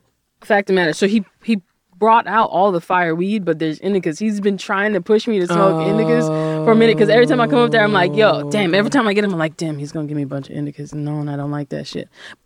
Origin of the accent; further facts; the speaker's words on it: Florida, United States; I'm from Florida. I always start with that because it matters. You'll hear it in how I talk